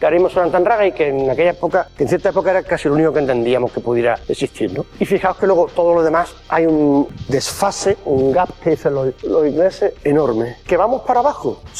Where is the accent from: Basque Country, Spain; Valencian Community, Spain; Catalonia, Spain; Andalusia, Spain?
Andalusia, Spain; Yo soy, como ya sabéis por mi acento, soy de Andalucía y en mi tierra somos creo que 6 millones y medio, si acaso.